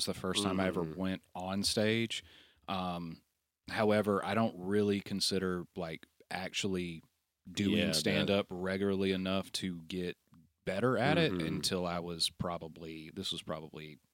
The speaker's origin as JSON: {"language": "English", "town": "Wetumpka", "region": "Alabama", "country": "United States", "tie": "born or raised there", "said": "Well, I grew up in Wetumpka, Alabama, which is about an hour and a half outside of there."}